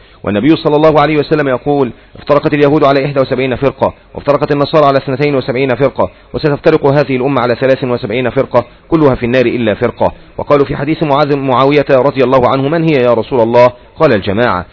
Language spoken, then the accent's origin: Arabic; Yemen; عندنا في اليمن